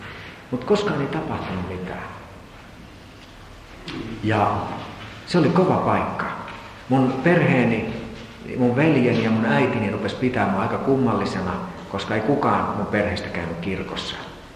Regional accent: Vaasa, Ostrobothnia, Finland; ja mä kävin Vaasassa, kun mä oon sieltä kotoisin

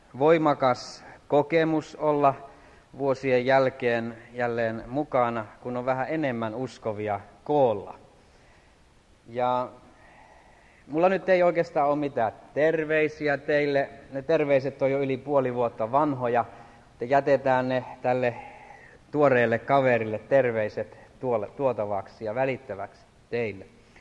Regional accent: Stockholm, Stockholm County, Sweden; siirtolaisseurakunnassa Tukholmassa. Niin en mä ole koskaan niin aikaisemmin sitä huomannut, vaikka siinä seurakunnassa olen melkein syntynyt ja kasvanut

